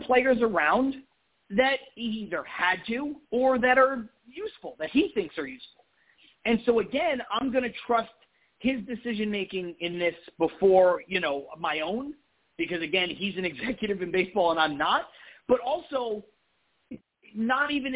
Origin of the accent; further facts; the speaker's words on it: Brooklyn, New York, United States; now in Los Angeles, United States; I'm a New Yorker through and through, from Brooklyn, lived there for the first 33 years of my life, and now I live in Southern California in Los Angeles.